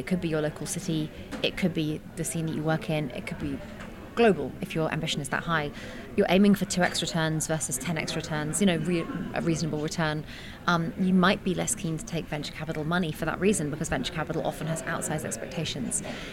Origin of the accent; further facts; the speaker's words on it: London, United Kingdom; So I obviously am a Londoner, or like I'm British, but I'm also from London, and I've been working a lot in Silicon Valley for the last 10 years.